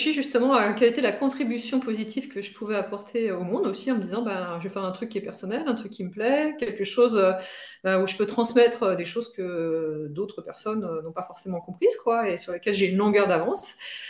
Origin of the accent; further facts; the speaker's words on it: Auvergne-Rhône-Alpes, France; Alors moi, je viens de Haute-Savoie et non, non, du coup, j'ai fui Paris parce que ben, je ne me sentais pas du tout parisienne.